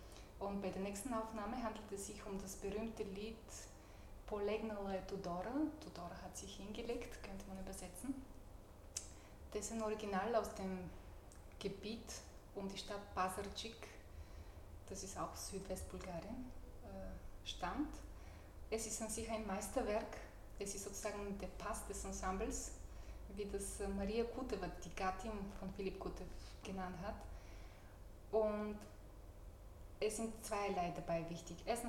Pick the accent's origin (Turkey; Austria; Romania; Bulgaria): Bulgaria; ich bin selber Bulgarin